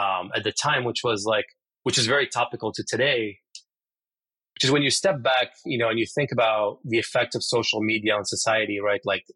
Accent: Morocco; being kind of Moroccan and growing up in North Africa

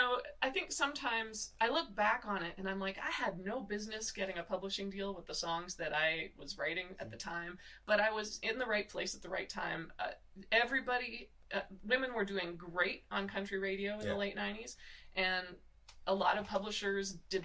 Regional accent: Muskoka, Ontario, Canada; I grew up in Canada in an area called Muskoka, Ontario. It was very remote. Grew up in a house that was heated with just wood. In the middle of the woods

